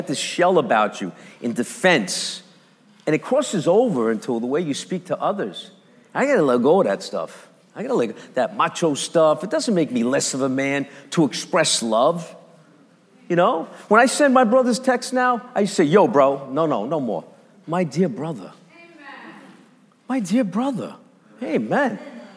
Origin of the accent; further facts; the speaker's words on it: New York City, New York, United States; I come from Bensonhurst, and when we cross the border, there's Borough Park.